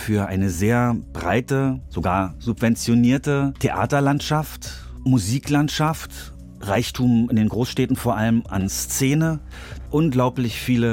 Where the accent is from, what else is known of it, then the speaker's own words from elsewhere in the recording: East Germany, Germany; Denke ich an Deutschland, dann denke ich an meine Heimat. Sehe mich als Deutscher, sehe mich als Ostdeutsch sozialisierter. War 15, als die Mauer fiel.